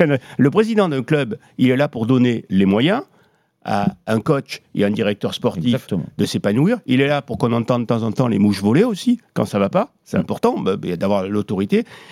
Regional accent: Toulon, Provence-Alpes-Côte d'Azur, France; je suis de Toulon et je suis un enfant de l'OM de Tapie.

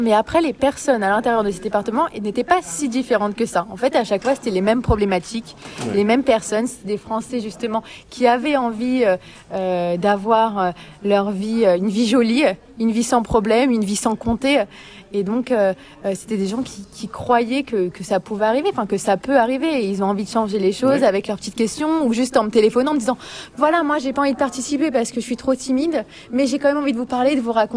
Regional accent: France; on est heureux, on a la santé, on est français

